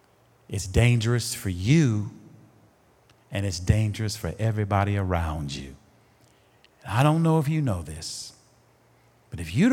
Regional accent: Decatur, Illinois, United States; I'm reminded of back in the day growing up in Decatur, Illinois.

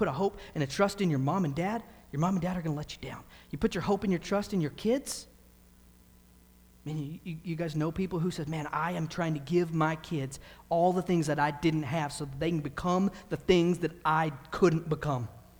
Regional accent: the South, United States; I grew up in the South

